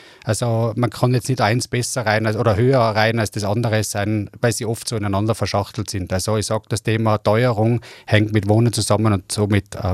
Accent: Innsbruck, Tyrol, Austria; Ich bin ein Innsbrucker, der da aufgewachsen ist, der jetzt bereits 44 Jahre da lebt. Ich bin ledig, Vater einer fast 21-jährigen Tochter und leidenschaftlicher Innsbrucker

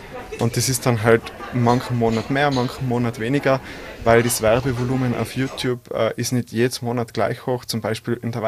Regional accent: Schwoich, Tyrol, Austria; Ich komme eigentlich aus Schwolch, aus dem Tiroler Unterland und da redet man natürlich schon ein bisschen anders, gell?

